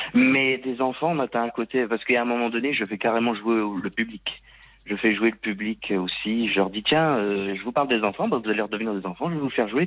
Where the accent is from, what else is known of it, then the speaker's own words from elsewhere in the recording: Normandy, France; Que j'ai présenté ici, alors juste ici, chez moi, en Normandie